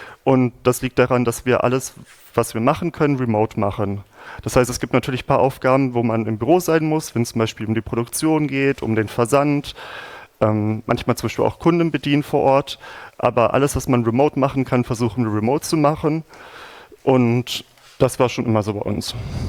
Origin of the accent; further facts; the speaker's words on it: Braunschweig, Lower Saxony, Germany; Ich komme nicht aus Berlin, aber die Firma sitzt in Berlin. Ich komme aus Braunschweig.